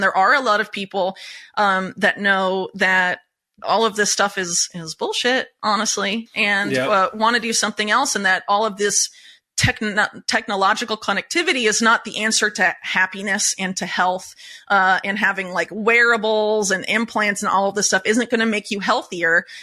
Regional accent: United States; where I grew up in the United States, no American I knew, except for, you know, much older people like my grandma's age and older, knew how to knit

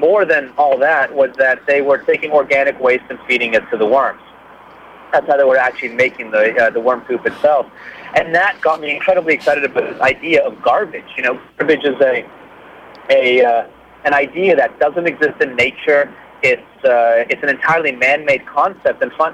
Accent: Canada; I'm originally Canadian, not American

